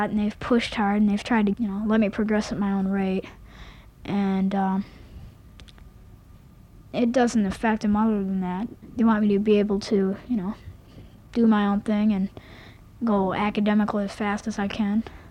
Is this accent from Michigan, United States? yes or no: yes; Ionia, Michigan, United States; now in East Lansing, United States; my parents are going to have to commute to Ionia, where they work. We're from Ionia originally, and so they had to get a home that was close to Ionia